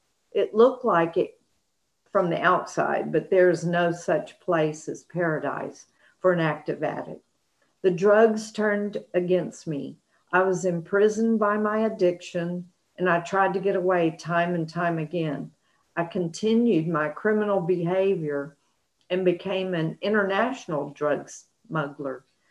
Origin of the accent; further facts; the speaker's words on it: Norway; I went back to Norway, started an NA meeting in my hometown